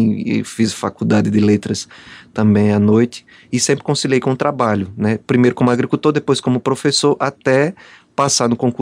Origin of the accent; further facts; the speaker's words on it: Peleve, Alagoas, Brazil; Eu sou do interior mesmo de Alagoas, eu sou de um povoado, né, chamado Peleve, que muita gente conhece. E eu fui agricultor, trabalhei na agricultura com os meus pais, na fumicultura, dos 12 aos 17 anos.